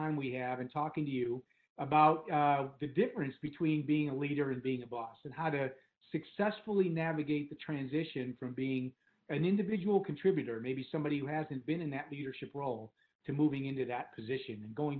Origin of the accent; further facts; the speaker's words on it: Michigan, United States; also born or lived in Chicago; I was born and raised in Michigan and spent most of my life here. The one exception was when I lived in Chicago for 10 years.